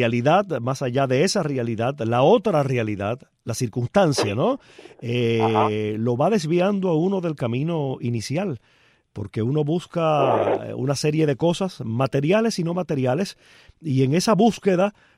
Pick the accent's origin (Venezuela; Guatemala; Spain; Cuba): Cuba; moved away; aunque yo haya faltado físicamente de Cuba durante muchos años, como todos ustedes ya saben, me siento parte de ese pueblo.